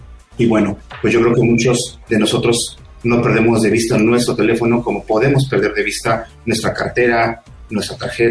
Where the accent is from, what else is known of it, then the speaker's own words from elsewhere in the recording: Mexico; pues soy un ciudadano mexicano, como nosotros, como tu audiencia